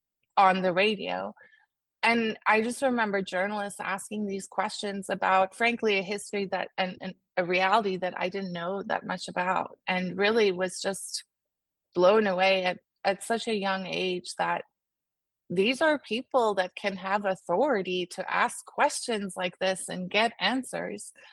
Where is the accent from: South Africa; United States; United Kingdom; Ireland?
South Africa; I grew up in South Africa, and there wasn't actually a ton of media penetration at that time because it was apartheid.